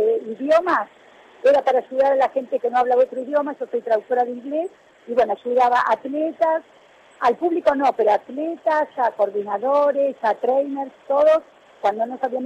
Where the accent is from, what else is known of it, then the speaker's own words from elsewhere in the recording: Buenos Aires, Argentina; yo soy de Buenos Aires.